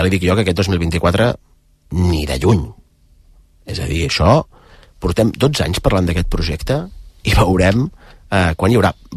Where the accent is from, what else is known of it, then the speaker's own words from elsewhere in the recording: Catalonia, Spain; com a català i com a persona que s'estima el seu país